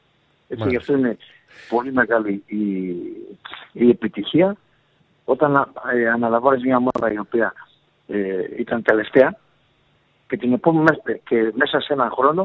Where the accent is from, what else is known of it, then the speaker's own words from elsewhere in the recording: Dafni, Attica, Greece; Και εκεί όταν γεννήθηκα στην Αθήνα, εγώ στη Δάφνη, εκεί γεννήθηκα και μεγάλωσα